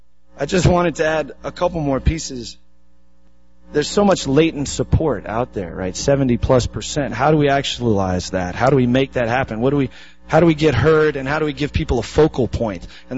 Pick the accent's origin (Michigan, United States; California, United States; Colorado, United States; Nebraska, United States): Colorado, United States; Denver; because I bought into it growing up in the Reagan 80s, you know, in Denver, Colorado.